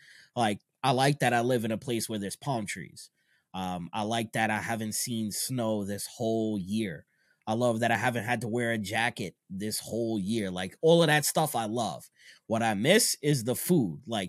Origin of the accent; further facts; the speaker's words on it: New York, United States; moved away as an adult; But I mean, I'm from New York, so